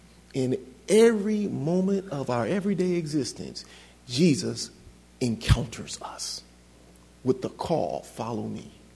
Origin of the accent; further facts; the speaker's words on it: Philadelphia, Pennsylvania, United States; I wanted to get back to Philadelphia because I grew up in Philly. I was real serious about my town. I didn't want to stay away from my town, so I had to live in New Jersey